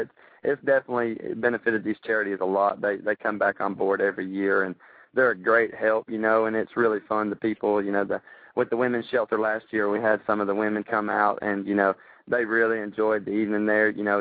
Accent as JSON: {"language": "English", "town": "McDonough", "region": "Georgia", "country": "United States", "tie": "born or raised there", "said": "It's actually a charity event that I do every year up here in McDonough, Georgia, my hometown."}